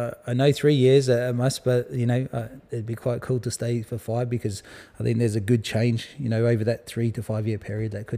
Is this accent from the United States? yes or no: no; England, United Kingdom; now in Haarlem, Netherlands; Yeah, so I come from England.